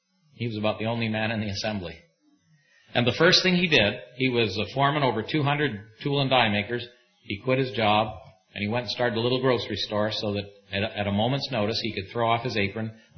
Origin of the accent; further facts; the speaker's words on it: Canada; It's like, what's a Canadian? Well, we're not Americans. So we're not British. We're not French.